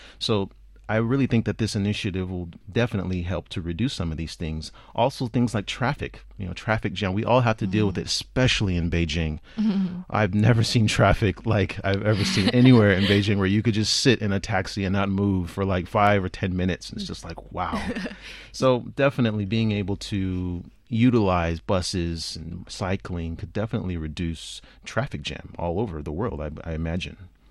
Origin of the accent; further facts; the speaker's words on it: California, United States; I'm from California, and it's like almost $5 a gallon.